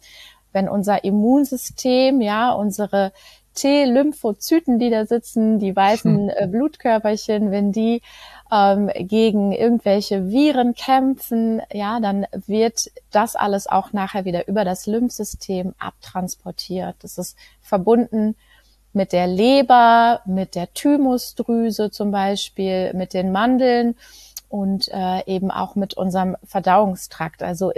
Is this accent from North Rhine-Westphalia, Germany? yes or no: yes; Greven, North Rhine-Westphalia, Germany; ich komme aus Greven, ich bin 38 Jahre alt